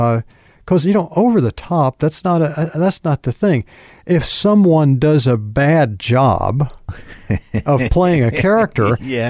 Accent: United States; I'm an American actor.

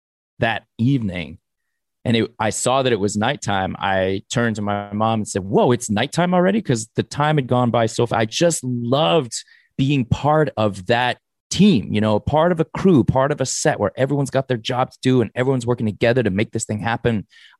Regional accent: Sherman Oaks, California, United States; I grew up in the Valley in Sherman Oaks.

